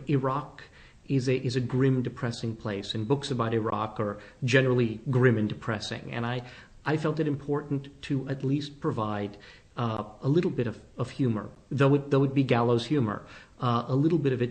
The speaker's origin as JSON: {"language": "English", "country": "United States", "said": "And I felt, as an American, very disappointed."}